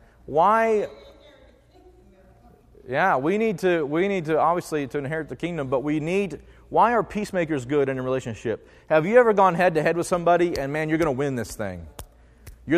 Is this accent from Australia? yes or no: no; United States; well, I'm an American, I have rights.